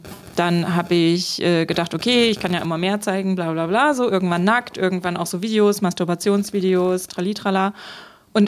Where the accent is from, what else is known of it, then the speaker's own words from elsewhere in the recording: Berlin, Germany; Und ja, ich bin 35 Jahre, ich komme aus Berlin.